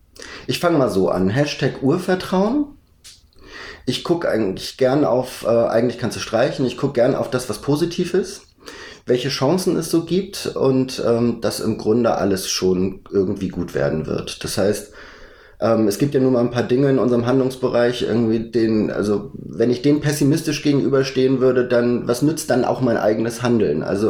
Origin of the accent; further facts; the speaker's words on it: Schleswig-Holstein, Germany; bis ich 19 war, bin ich dort auf dem Dorf groß geworden. Bin zwar in Lübeck zur Schule gegangen